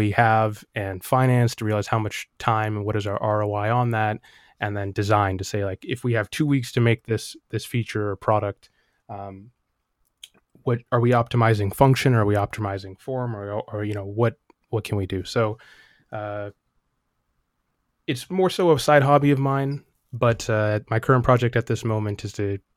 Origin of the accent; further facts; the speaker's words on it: Seattle, Washington, United States; also born or lived in Germany / New York / Missouri; my dad is from Brooklyn, New York, and my mom is from Toronto, but I was born in Germany. And then went from Germany to upstate to New York to, I think, Fort Leonard Wood, Missouri, and then ended up coming back here in Seattle.